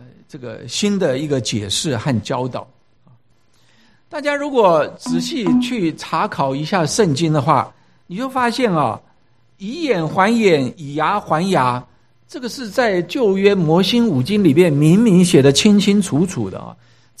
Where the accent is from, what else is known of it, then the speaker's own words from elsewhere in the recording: China; 尤其是对我们中国人来说，我想可能是我们中国人长久在这个帝王，而且是在这个封建制度的压制之下